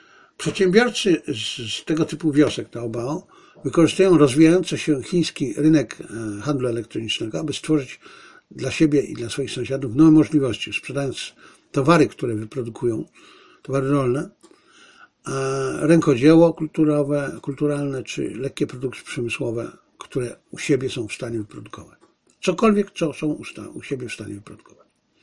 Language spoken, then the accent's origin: Polish; Zabrze, Silesian Voivodeship, Poland; also born or lived in Bielcza; nie wychowałem się na tej wsi, bo wychowałem się w Zabrzu, dorastałem w Zabrzu